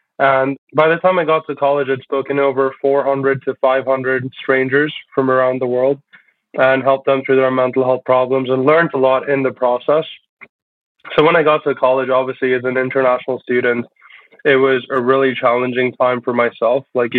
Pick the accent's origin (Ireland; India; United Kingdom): India; moved away as an adult; now in New York, United States; I'm actually a first generation immigrant. So born and brought up in India and then moved to New York for college